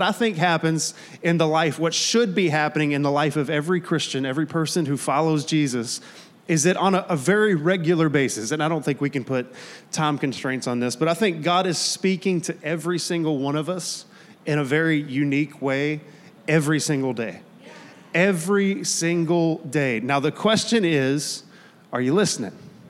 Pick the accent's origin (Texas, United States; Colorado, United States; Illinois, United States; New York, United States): Texas, United States; I'm going to go with logos because I'm from East Texas, okay?